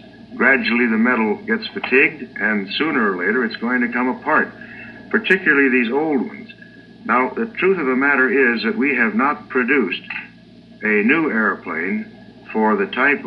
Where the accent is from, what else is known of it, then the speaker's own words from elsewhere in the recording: Phoenix, Arizona, United States; they're taking Navy planes out of storage 35 miles west of my hometown of Phoenix